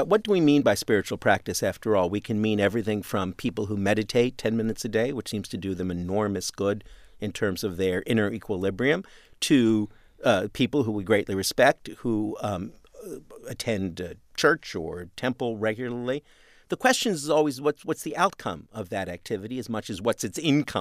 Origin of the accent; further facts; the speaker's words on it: Canada; I'm Canadian in origin